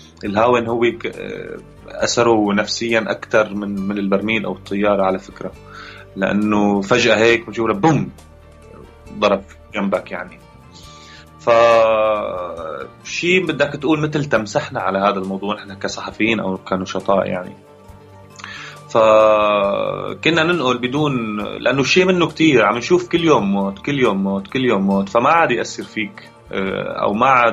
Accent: Idlib, Idlib Governorate, Syria; moved away as an adult; لما رجعت من اليونان على إدلب كانت إدلب تحت سيطرة الجيش، جيش النظام يعني، فما قدرت أدخل داخل مدينة إدلب

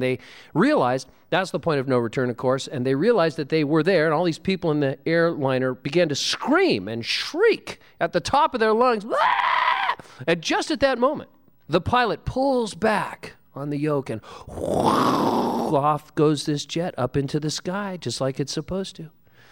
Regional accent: Santa Cruz, California, United States; I was raised in Santa Cruz, and they have the Big Dipper there, that big wooden roller coaster

